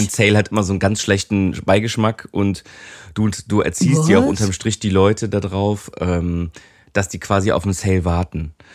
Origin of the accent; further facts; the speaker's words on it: Cologne, North Rhine-Westphalia, Germany; Ja, ich komme auch aus Köln.